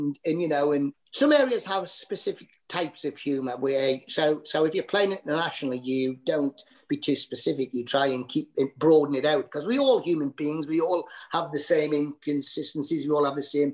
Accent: Baker, North East England, United Kingdom; born there; Well, funny enough, I was born in Baker

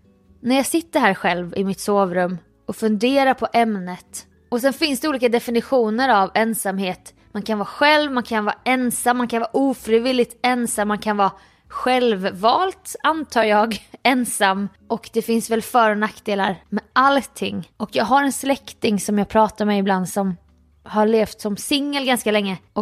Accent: Jönköping County, Sweden; sedan jag var en liten flicka som pinnade runt på mina ben i Jönköping City. Nej, jag var inte från City, men jag var från 5 kilometer söder om Jönköping.

